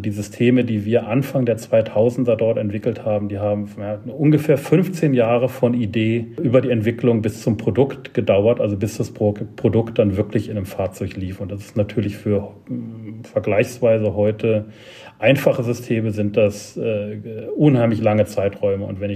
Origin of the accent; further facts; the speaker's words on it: Germany; born there; also born or lived in United States; Ich bin in Deutschland geboren, bin dann in den USA auch zur Schule gegangen, habe dann US-Schulabschluss gemacht, habe dann das deutsche Abitur gemacht